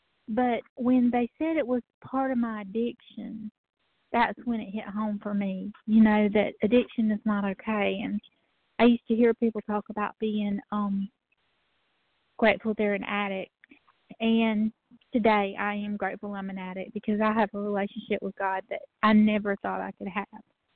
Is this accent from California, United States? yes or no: no; Georgia, United States; I'm from Georgia. I'm from the Bible Belt, from the South